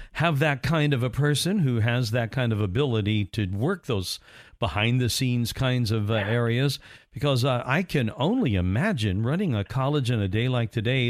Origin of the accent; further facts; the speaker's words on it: Indiana, United States; now in Florida, United States; I am not that personally. I came down from Indiana